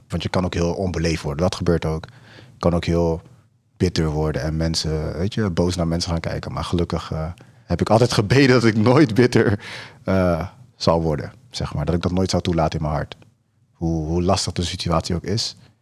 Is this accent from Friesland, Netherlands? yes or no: no; Rotterdam, South Holland, Netherlands; also born or lived in Suriname; Ik kom uit Rotterdam. En ik heb een beperking. Op 4-jarige leeftijd, toen ik nog in Suriname woonde, heb ik een ongeluk gehad.